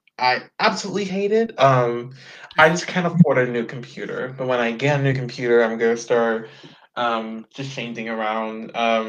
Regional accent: Houston, Texas, United States; I'm from Houston. I don't know if you're in the if you're in the US.

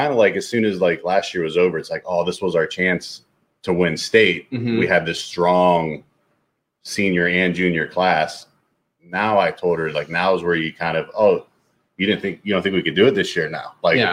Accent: Austintown, Ohio, United States; It just is. I'm from Austintown. That's my place.

